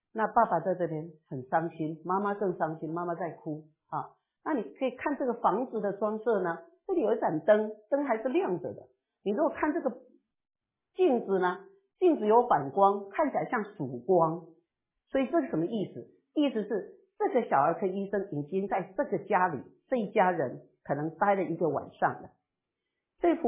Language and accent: Chinese; Taiwan; 我是台湾出生长大的。